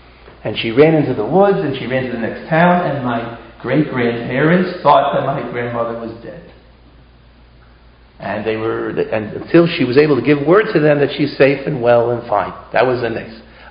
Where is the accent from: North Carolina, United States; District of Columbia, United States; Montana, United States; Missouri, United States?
District of Columbia, United States; Washington; born there; I'm a born-bred Yankee. I was born in Washington, D.C., you know.